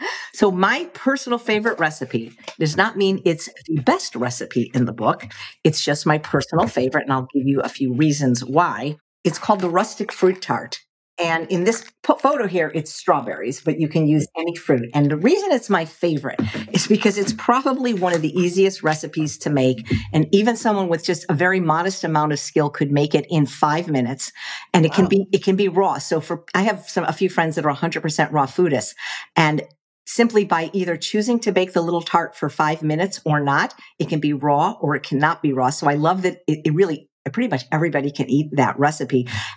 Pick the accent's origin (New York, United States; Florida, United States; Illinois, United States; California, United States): Illinois, United States; Chicago; I grew up in Chicago, and my mother would take me on Saturdays to downtown.